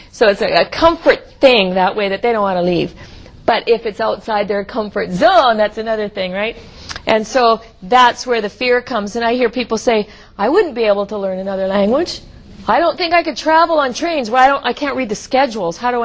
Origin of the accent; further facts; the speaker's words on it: Canada; And then God called us back into Canada. I am Canadian.